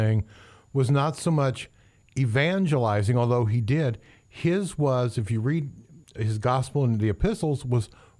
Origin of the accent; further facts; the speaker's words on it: Indiana, United States; We're all, well, Megan and you and I, not so much Nan over here, but we're from Indiana. We know what a cultivated field looks like.